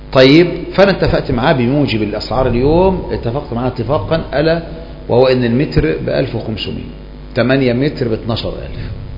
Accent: Egypt; ما احنا مصريين

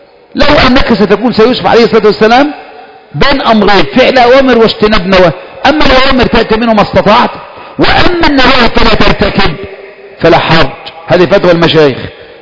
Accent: Egypt; عندنا في مصر

